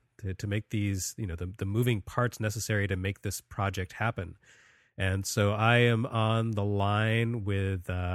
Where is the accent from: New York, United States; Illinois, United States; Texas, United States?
Texas, United States; I grew up in Texas, so like a 3-hour drive there, it's like, oh yeah, that's the next town over.